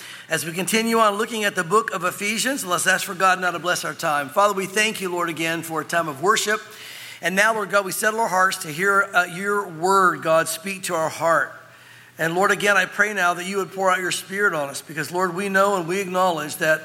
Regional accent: the South, United States; because of confusions I had growing up in the South.

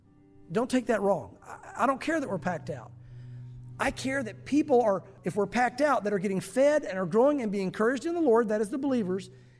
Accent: the South, United States; Listen, I grew up in the South.

